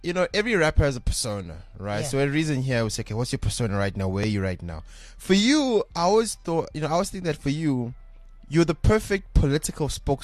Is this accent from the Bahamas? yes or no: no; Benoni, Gauteng, South Africa; Because I'm from Benoni, right?